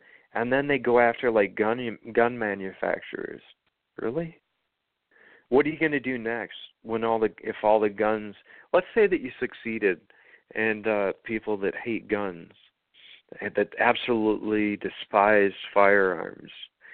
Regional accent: South Dakota, United States; also born or lived in Iowa; Absolutely, unequivocally thankful that I grew up in South Dakota and Iowa.

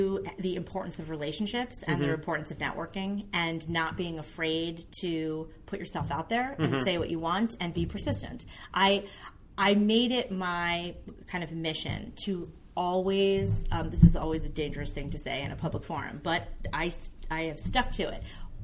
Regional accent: Philadelphia, Pennsylvania, United States; Well, I'm from Philly. And I feel like, you know, when you're from Philly, you're scrappy. I came from a neighborhood, like, I would say middle class.

